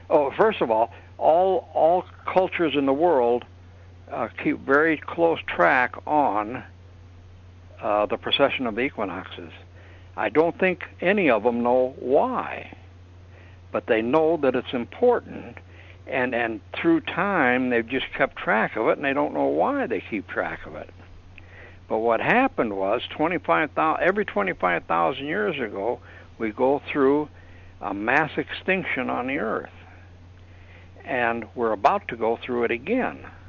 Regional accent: Florida, United States; I'm from Florida.

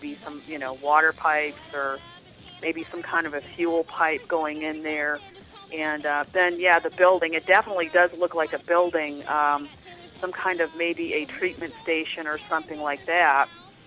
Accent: Maine, United States; I grew up in Maine, and, you know, they're all over the place.

